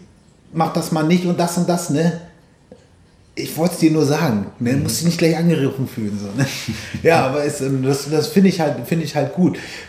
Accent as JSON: {"language": "German", "region": "Hamburg", "country": "Germany", "tie": "born or raised there", "also_born_or_lived": "Hesse", "said": "ich bin Hamburg in und bei Hamburg aufgewachsen, aber ursprünglich da halt, aus Hessen."}